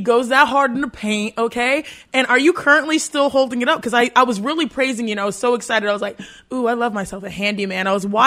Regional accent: Texas, United States; I'm from the South. I'm from Texas. That's the buffet.

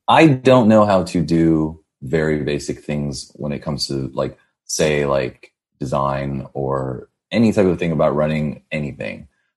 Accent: San Jose, California, United States; growing up in San Jose, there was like kind of this like you know, like these like, you know, punk 80s dudes that like skaters that I would like run into and stuff

